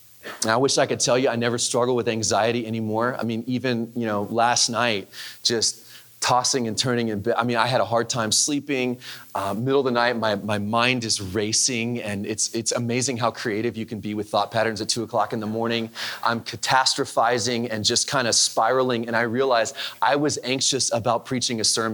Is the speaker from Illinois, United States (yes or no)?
no; Dallas, Texas, United States; born there; I was born in Dallas. I never thought I would come back